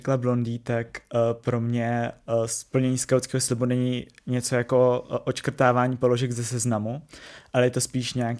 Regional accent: Borovany, South Bohemian Region, Czechia; jsem z Borovan, kde máme i klubovnu

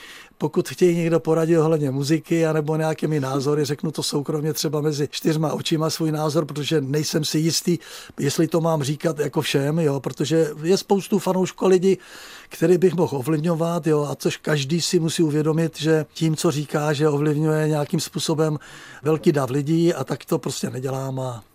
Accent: Moravia, Czechia; now in Prague, Czechia; jako Moravák, já pocházím z hranic na Moravě

